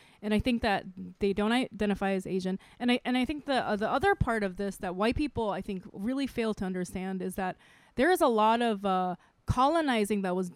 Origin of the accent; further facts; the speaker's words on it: Micronesia; also born or lived in Saipan / Korea; I grew up in Micronesia.